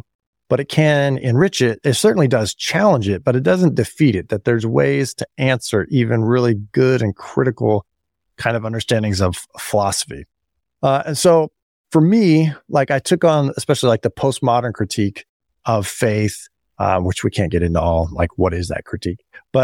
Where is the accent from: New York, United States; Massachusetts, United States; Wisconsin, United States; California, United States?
California, United States; San Jose; I was raised fundamentalist Christian in California, the Bay Area, Central California, San Jose.